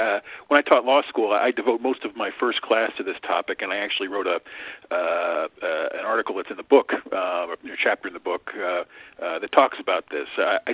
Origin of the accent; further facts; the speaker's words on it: New Jersey, United States; born there; Now, I was born in New Jersey, so I'm not making any fun of New Jersey here